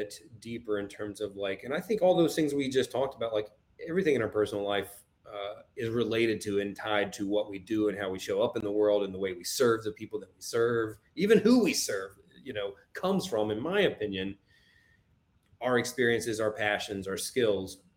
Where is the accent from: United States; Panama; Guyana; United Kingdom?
United States; East Coast; I'm from the East Coast, but I look out today.